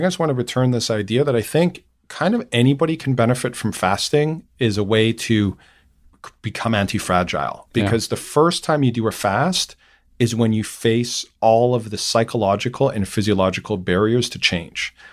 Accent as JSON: {"language": "English", "country": "Canada", "said": "I'm originally Canadian and I've always hated the cold."}